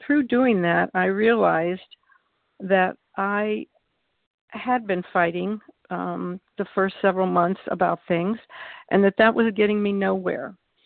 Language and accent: English; North Carolina, United States; I'm from North Carolina, and I came to a vision for you in January.